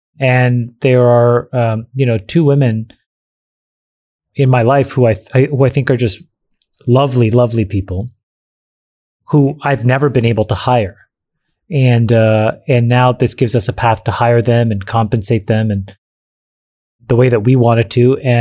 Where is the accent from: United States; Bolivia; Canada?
Canada; I'm Canadian. My family's in Canada.